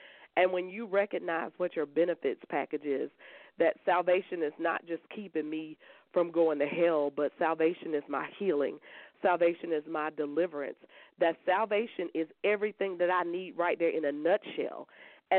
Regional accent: Columbia, South Carolina, United States; I'm from Columbia, South Carolina

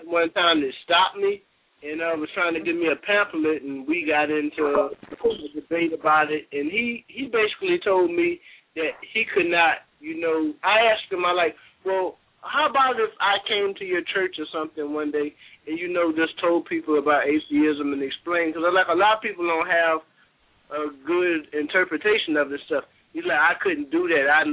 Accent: South Carolina, United States; South Carolina.

